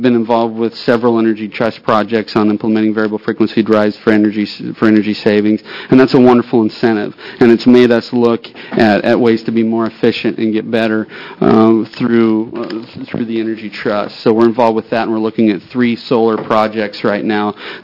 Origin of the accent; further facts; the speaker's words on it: Oregon, United States; obviously growing up in Eastern Oregon, I grew up with a little bit of red on my neck, if you will